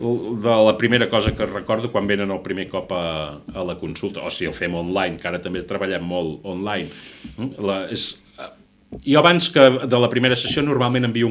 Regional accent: Santa Maria de Merlès, Catalonia, Spain; moved away as an adult; now in Porreig, Spain; Visc a Porreig. Jo sóc de Merlès, Santa Maria de Merlès, vaig néixer allà en una casa de pagès, en una masia, amb els meus pares eren masovers, i actualment visc a Porreig

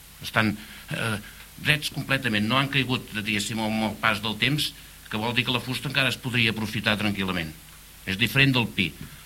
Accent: Pont de Cabrianes, Catalonia, Spain; born there; Jo vaig néixer al Pont de Cabrianes, en una casa de pagès que hi diuen La Torre, el 21 d'agost del 1942.

